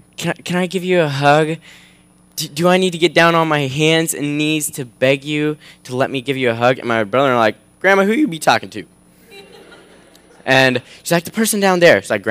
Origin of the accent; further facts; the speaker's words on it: Bonners Ferry, Idaho, United States; my hometown in Bonners Ferry, Idaho. Yeah. Let me just forewarn you, full of hicks.